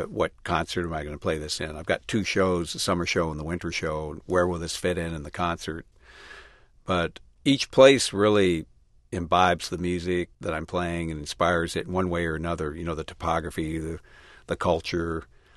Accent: Montana, United States; And I grew up in Montana, so the seasons permeate everything I do musically and otherwise.

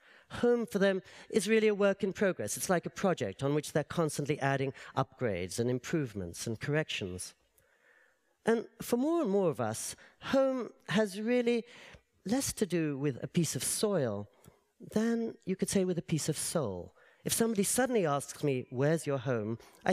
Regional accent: England, United Kingdom; moved away as an adult; if where do you come from means where were you born and raised and educated, then I'm entirely of that funny little country known as England. Except I left England as soon as I completed my undergraduate education

